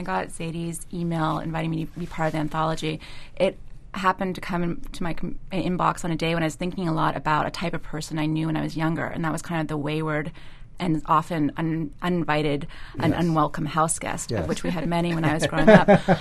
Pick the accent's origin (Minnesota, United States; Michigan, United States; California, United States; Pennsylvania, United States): California, United States; San Francisco; as a young girl growing up in San Francisco